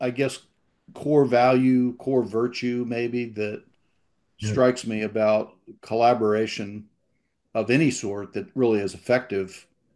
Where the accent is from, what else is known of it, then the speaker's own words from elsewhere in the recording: United States; And you know, being an American, you know, there's always that, well, did you make any money doing it?